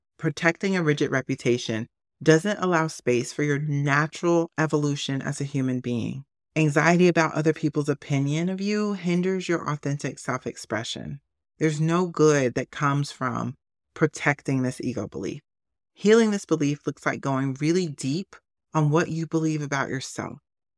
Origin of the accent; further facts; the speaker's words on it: Southern US, United States; I grew up in the Bible Belt. I get it. Jesus is king.